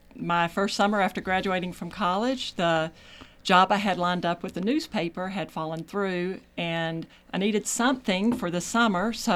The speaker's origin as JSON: {"language": "English", "town": "Barnesville", "region": "Georgia", "country": "United States", "tie": "born or raised there", "said": "I grew up in Barnesville, Lamar County, and I spent my life there, went to school in Tennessee, graduated with an English major."}